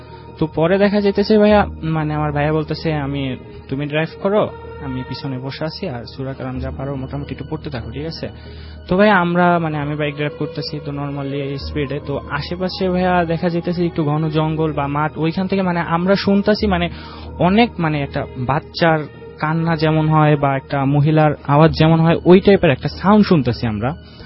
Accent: Barisal, Barisal Division, Bangladesh; now in Dhaka, Bangladesh; আমি আসছি মোহাম্মদপুর থেকে, আমার হোম টাউন বরিশালে।

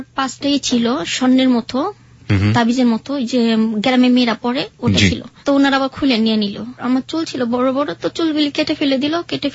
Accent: Dhaka, Dhaka Division, Bangladesh; আমি পুরান ঢাকা থেকে এসেছি।

